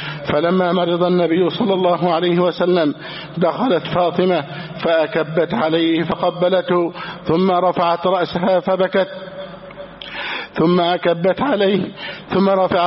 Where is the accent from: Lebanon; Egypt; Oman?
Egypt; بلدنا مصر